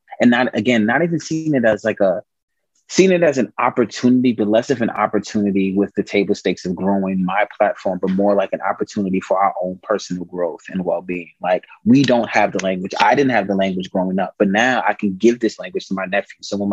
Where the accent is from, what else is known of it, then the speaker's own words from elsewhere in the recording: Bronx, New York, United States; Like, you know, I was born and raised in the Bronx. Like I was born in the hood, like the hood